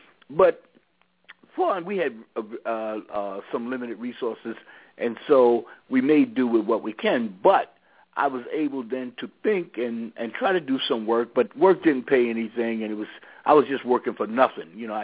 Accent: New York City, New York, United States; Well, I grew up in Harlem

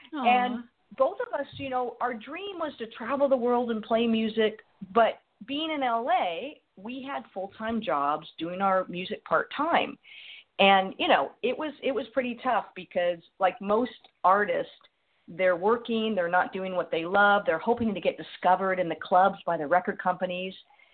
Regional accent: Los Angeles, California, United States; So, you know, I grew up in Los Angeles.

